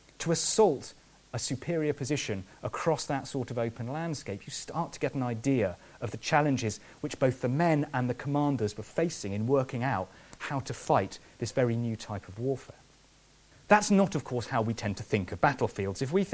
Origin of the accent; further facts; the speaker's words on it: United Kingdom; When we go as British visitors, we tend to go to the top part because that's where the British troops fought.